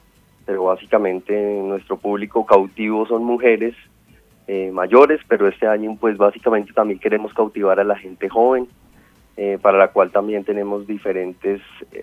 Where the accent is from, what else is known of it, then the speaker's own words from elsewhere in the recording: Colombia; hace parte de la identidad y de lo que somos como colombianos.